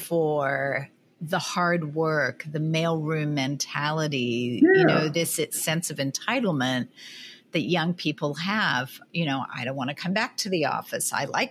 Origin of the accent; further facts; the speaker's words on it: Australia; But you were just in Australia, and I know that it's burgeoning there, and that's my hometown. That's where I'm from